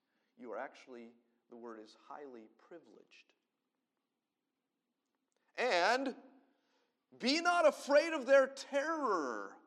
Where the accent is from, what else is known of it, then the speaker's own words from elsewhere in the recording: Denver, Colorado, United States; born there; My American culture and upbringing, I was a cowboy. I was born in Denver, Colorado.